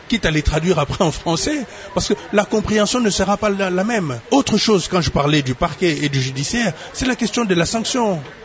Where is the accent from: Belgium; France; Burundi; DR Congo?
DR Congo; Kenge, Kwango; Moi, je suis des Kenge, je pouvais me retrouver à Lubumbashi, j'étais Zaïrois.